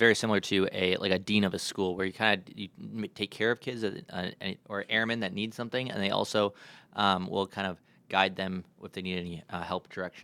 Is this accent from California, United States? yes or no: no; Appleton, Wisconsin, United States; I grew up in Appleton, Wisconsin, so I Wisconsin born and bred.